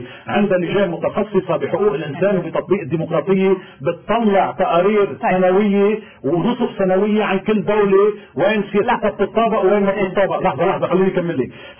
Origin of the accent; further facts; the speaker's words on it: Lebanon; لأنه أنا كلبناني بمكان ما